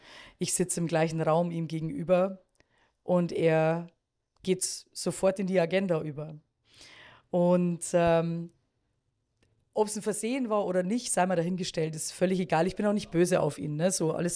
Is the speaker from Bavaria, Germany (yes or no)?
yes; Bavaria, Germany; accent: slight Bavarian; Man hört ja, ich habe einen leicht bayerischen Dialekt